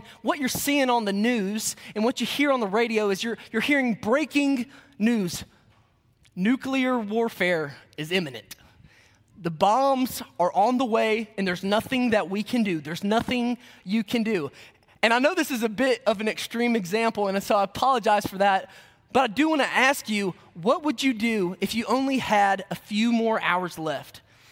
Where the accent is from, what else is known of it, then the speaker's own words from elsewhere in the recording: Mount Juliet, Tennessee, United States; I am from Mount Juliet, Tennessee.